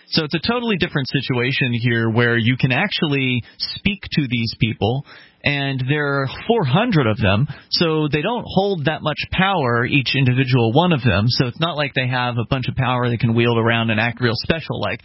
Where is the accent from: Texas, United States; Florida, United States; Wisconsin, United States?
Florida, United States; I come from Florida originally, and in Florida, if you want to talk to a state representative, good luck.